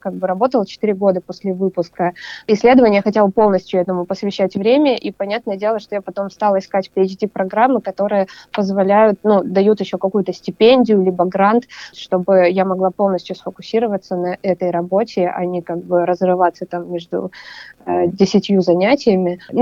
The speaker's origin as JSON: {"language": "Russian", "country": "Russia", "tie": "born or raised there", "said": "пообщаться с Россией, увидеться с друзьями, там, съездить на мою малую родину"}